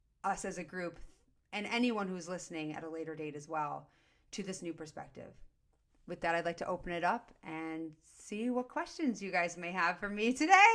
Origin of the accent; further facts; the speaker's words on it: Highland Park, Illinois, United States; I'm Jewish. I have curly Jew hair. I am from Highland Park, Illinois.